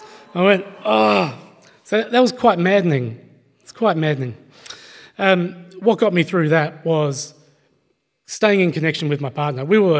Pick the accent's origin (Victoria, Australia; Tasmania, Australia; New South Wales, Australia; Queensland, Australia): Tasmania, Australia; I'm from Tasmania originally, so I only follow Australian rules.